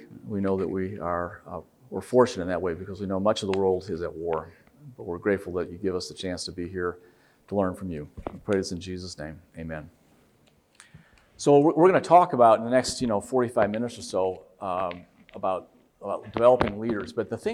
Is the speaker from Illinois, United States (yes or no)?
yes; Wheaton, Illinois, United States; And so I grew up in Wheaton